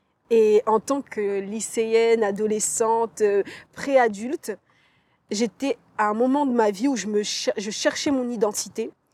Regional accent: Mayotte; also born or lived in La Réunion; On venait d'arriver à La Réunion avec mes parents, parce que du coup, j'ai grandi à Mayotte. Et donc, on est parti à La Réunion

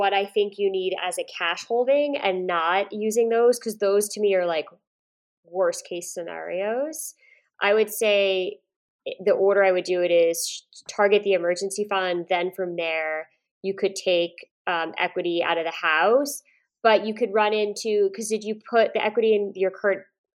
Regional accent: Woodstock, New York, United States; Oh, you are? I'm from Woodstock originally.

